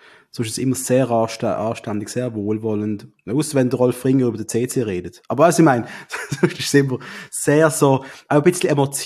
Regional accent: Switzerland; Sind wir halt als Schweizer so zurückhaltende, nette Wesen?

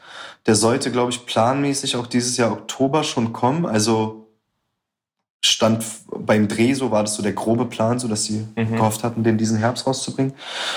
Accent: Berlin, Germany; weil wir sind aus Gropestadt

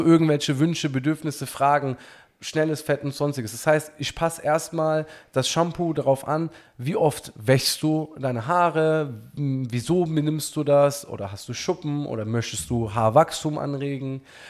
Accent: Turkey; Ich bin ursprünglich aus der Türkei und wir haben da ein Strandhaus mit Zitrusfrüchten.

